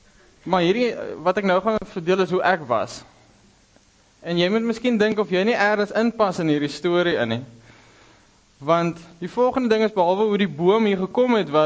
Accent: Kimberley, Northern Cape, South Africa; kom nie van Namibia af nie. Ek kom van Kimberley af, die grootste gat in die wêreld, wat in die hande gegrawe is natuurlik.

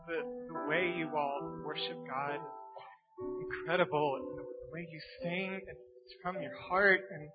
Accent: United States; I'm also American.

